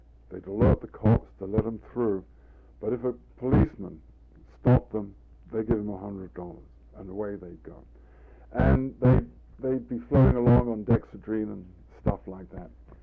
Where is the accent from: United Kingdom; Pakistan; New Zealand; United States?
United Kingdom; England; I'm a painter from England, you know.